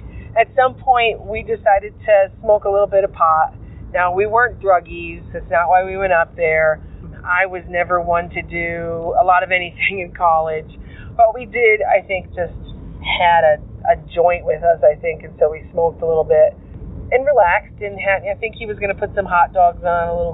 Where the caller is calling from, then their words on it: Colorado, United States; Hi, Derek. … I'm calling from Colorado.